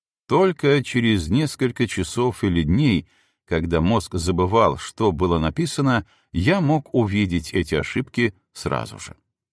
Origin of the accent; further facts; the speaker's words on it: Novosibirsk, Novosibirsk Oblast, Russia; born there; Я родился в Новосибирском академгородке, научном сердце Сибири.